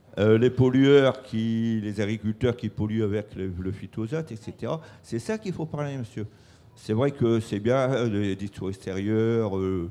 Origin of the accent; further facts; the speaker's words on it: Dunkirk, Hauts-de-France, France; Je suis de Dunkerque.